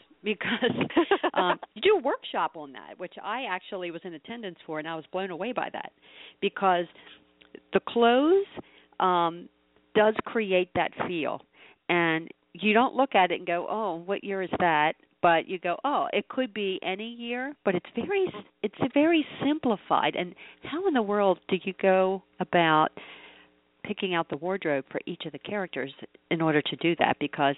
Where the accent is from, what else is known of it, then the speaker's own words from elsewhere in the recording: Baltimore, Maryland, United States; And it reminded me actually about where I grew up in Baltimore. All our houses were like post-World War II, and you have Victorian houses